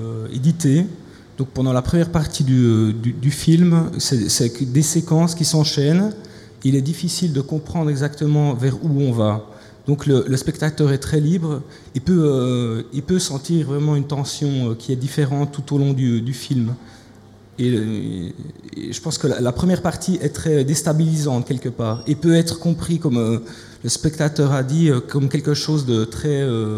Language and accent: French; Switzerland; moi je viens pas de la Pologne mais de la Suisse